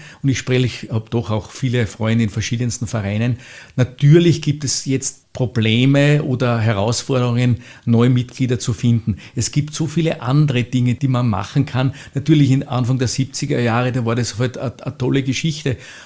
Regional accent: Salzburg, Austria; Ich bin geborener Salzburger. Meine Mutter war sehr stark engagiert in der Pfarre in Salzburg, wo wir halt zu Hause waren

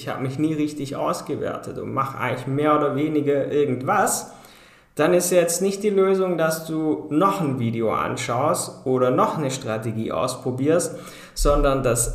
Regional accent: Southern Germany, Germany; ich komme aus Süddeutschland

